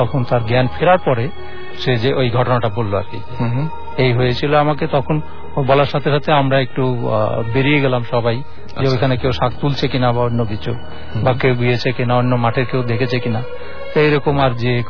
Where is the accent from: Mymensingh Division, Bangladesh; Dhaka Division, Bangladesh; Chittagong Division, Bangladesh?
Dhaka Division, Bangladesh; Rajbari; আমার বাড়ি রাজবাড়ী সূর্যনগরে।